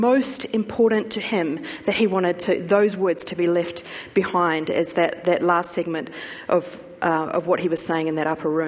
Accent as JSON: {"language": "English", "country": "New Zealand", "accent": "Kiwi", "said": "Do you know, when I listen to Kiwis speak, my accent comes back. So I'm very sorry. Here's my apologies at the beginning that I might start to sound a little bit Kiwi"}